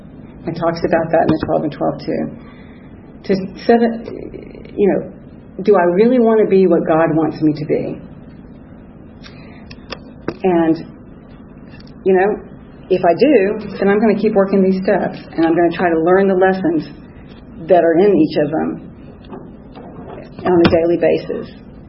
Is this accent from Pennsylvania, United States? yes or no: no; Memphis, Tennessee, United States; born there; I was born in Memphis. I was the last child of 6.